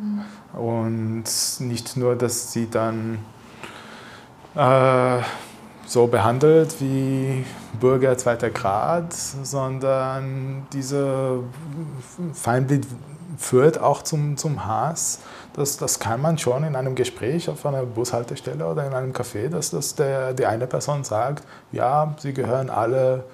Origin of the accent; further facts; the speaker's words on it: Israel; die persönliche Schwierigkeiten mit Israel. Das ist meine Heimat